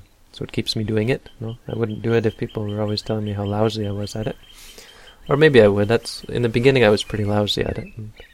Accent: Canada; I just couldn't find it growing up in Canada.

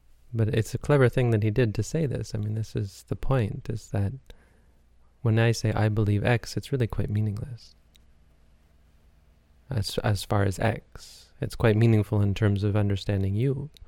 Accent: Canada; I like to think as a Canadian, I'm not cultured, but oh boy, we have a real culture.

